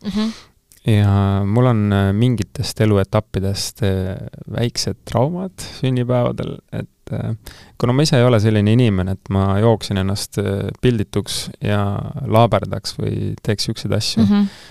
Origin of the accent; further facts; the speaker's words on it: Türi, Järva County, Estonia; siis tuleb Türil. Minu kodulinnas